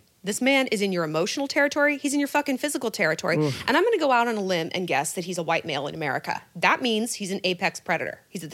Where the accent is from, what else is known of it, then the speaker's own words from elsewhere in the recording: California, United States; I was in my hometown mall. I'm from Orange County.